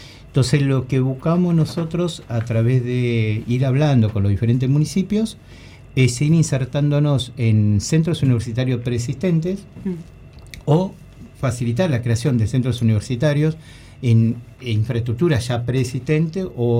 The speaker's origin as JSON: {"language": "Spanish", "town": "La Plata", "region": "Buenos Aires Province", "country": "Argentina", "said": "nosotros, los que somos platenses, sabemos que La Plata es una ciudad, pero que tiene alma de pueblo."}